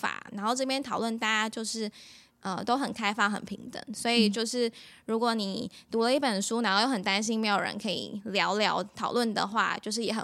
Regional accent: Tainan, Taiwan; 因为我是台南人，所以我就有分享一些台南在地小吃衍生出来的法律的故事

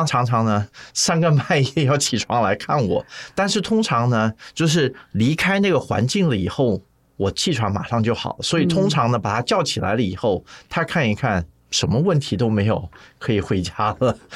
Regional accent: Taiwan; 那小时候在台湾

